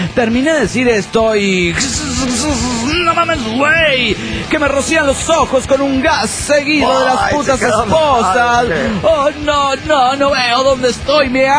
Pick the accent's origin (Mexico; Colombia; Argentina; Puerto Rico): Mexico; Álvaro Obregón, Michoacán; de Álvaro Obregón, Michoacán, México.